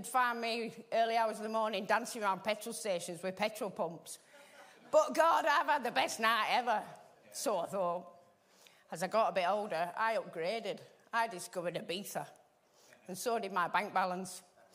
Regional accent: Burnley, North West England, United Kingdom; born there; So I was born in Burnley.

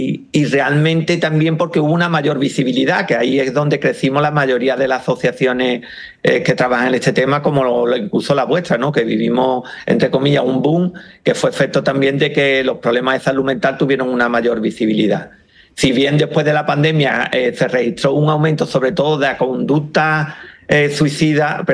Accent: Andalusia, Spain; porque yo soy andaluz

